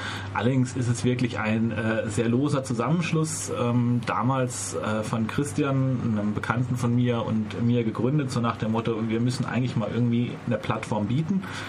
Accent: Freiburg, Baden-Württemberg, Germany; born there; Also ich bin in Freiburg geboren

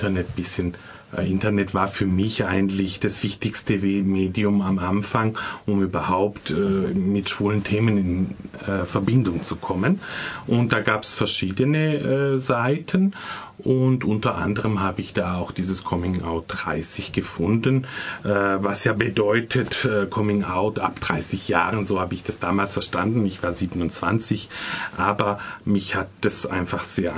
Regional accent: Tettnang, Baden-Württemberg, Germany; born there; geboren bin ich in Tettnang. Das liegt am Bodensee bei Friedrichshafen. Eigentlich eine sehr kleine Gemeinde, sehr konservativ.

